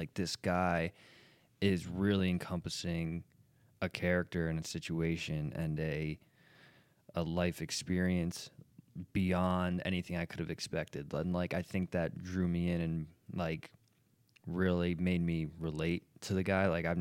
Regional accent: New Jersey, United States; And like we grew up in Jersey, 40 minutes from Manhattan.

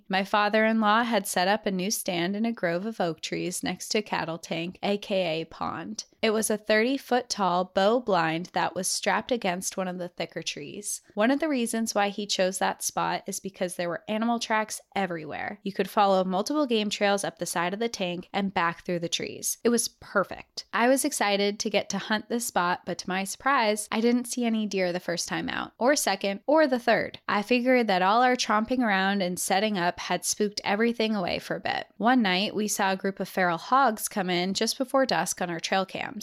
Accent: Austin, Texas, United States; I'm your typical, overly prideful, lanky Texan who always wears a cowboy hat and boots. I'm from Austin, Texas

